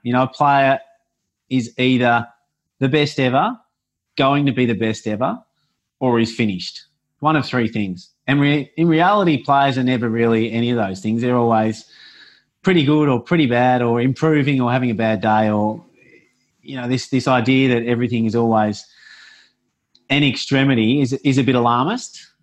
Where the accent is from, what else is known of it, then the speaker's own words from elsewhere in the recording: Australia; I guess as an Australian, we hope, well, I hope it just doesn't escalate more than it has to.